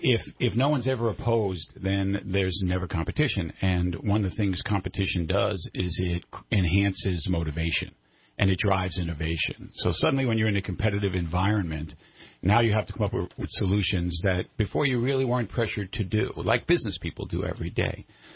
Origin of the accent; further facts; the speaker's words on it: Northeast, United States; I did not grow up here, as most people listening to me can tell. I grew up in the Northeast. I am the son of a New York City Police Department family.